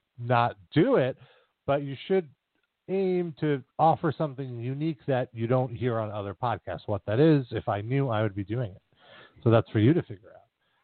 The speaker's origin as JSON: {"language": "English", "town": "Chicago", "region": "Illinois", "country": "United States", "said": "I'm from Chicago, and I'm a new listener, maybe like 20 episodes new."}